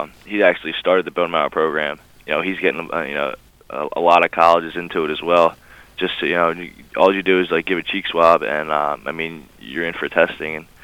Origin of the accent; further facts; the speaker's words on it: Cape May, New Jersey, United States; Now, I'm from a small town in New Jersey, you know, South Jersey. I'm from Cape May